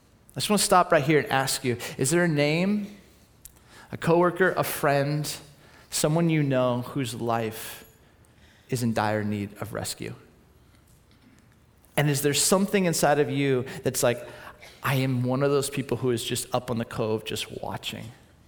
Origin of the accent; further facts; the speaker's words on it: California, United States; my friends growing up in Southern California who were lifeguards